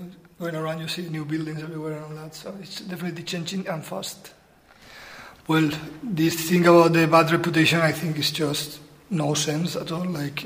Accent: Valencia, Valencian Community, Spain; moved away as an adult; now in Limerick, Ireland; I'm 30 now. I'm from Spain, from Valencia originally. And I came here to Ireland 4 years ago, and I did all my portfolio course and everything in Cork, and then I came here to Limerick to do my diploma in fine arts.

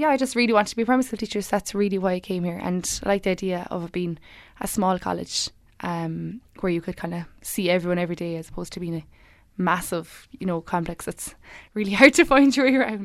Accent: Limerick, Munster, Ireland; I'm a third year BA in Mary I and I'm from Limerick. Originally I actually started off college in Cork

